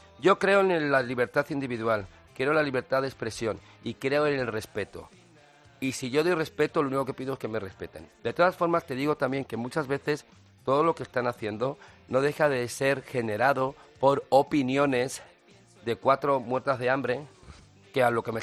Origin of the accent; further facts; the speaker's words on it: Madrid, Community of Madrid, Spain; Porque a mí me gusta mi ciudad. Soy madrileño de pro.